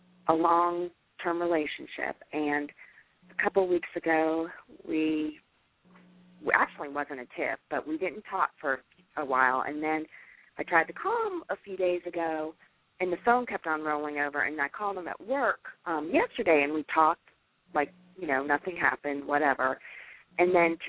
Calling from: Raleigh, North Carolina, United States

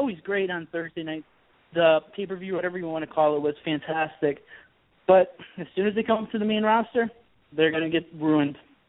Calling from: Connecticut, United States; from Connecticut.

